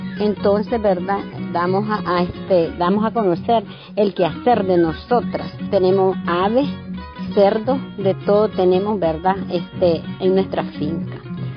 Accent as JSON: {"language": "Spanish", "town": "Nueva Guinea", "region": "South Caribbean Coast Autonomous Region", "country": "Nicaragua", "said": "soy de Celaya Central, ¿verdad? De Nueva Guinea, aquí estoy, soy originaria."}